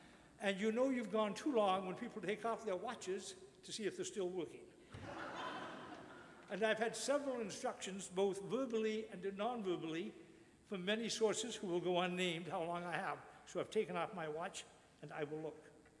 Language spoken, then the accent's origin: English; Victoria, British Columbia, Canada; born there; I was born here in Victoria, BC, at St. Joseph's Hospital.